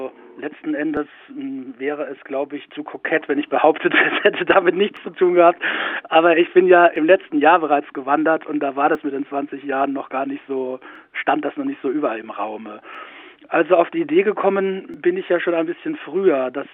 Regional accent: Bavaria, Germany; also born or lived in Upper Franconia; Also ich bin ein Oberfrankenkind und bin dort in Nordbayern, im Oberfränkischen, in Grenznähe aufgewachsen und lebe jetzt an der Ostsee.

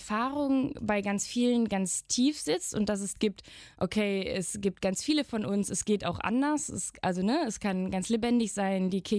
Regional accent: Hückeswagen, North Rhine-Westphalia, Germany; Aus Hückeswagen.

